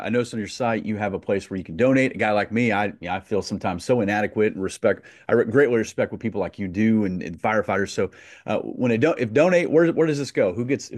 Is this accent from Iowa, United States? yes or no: yes; Iowa, United States; I'm from Iowa originally. We're just made up of small towns predominantly.